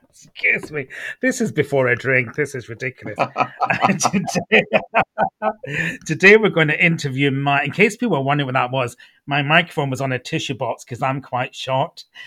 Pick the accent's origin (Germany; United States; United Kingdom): United Kingdom; Even I get that, and I'm a Brit.